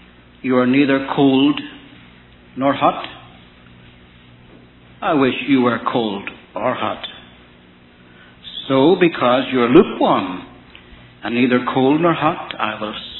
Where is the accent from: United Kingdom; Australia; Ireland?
Ireland; now in United States; I was born and raised in Ireland, where the national beverage is hot tea.